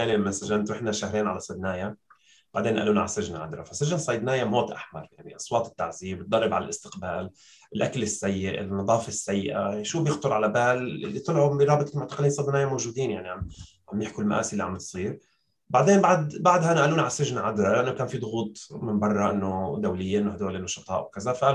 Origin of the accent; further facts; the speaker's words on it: Syria; في خطر علينا كسوريين